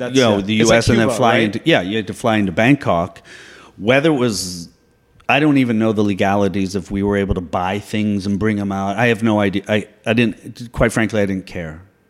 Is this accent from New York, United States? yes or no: no; Boulder, Colorado, United States; And even growing up, even in 7th grade, I remember one of my teachers. I'm from Boulder, Colorado. So lots of hippies there, anti-war people.